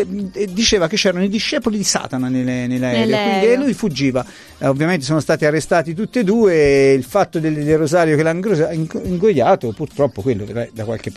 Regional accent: Rome, Lazio, Italy; io non so come si possa sapere che sono romano, comunque.

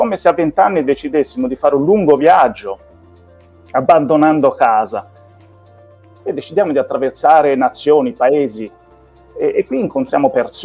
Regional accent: Arezzo, Tuscany, Italy; also born or lived in Cesena; Io ho passato 18 anni ad Arezzo, sono nato a Cesena, da madre di Cesena e padre invece cortonese. Ma poi subito mi hanno spostato ad Arezzo, dove io ho abitato fino a 18 anni.

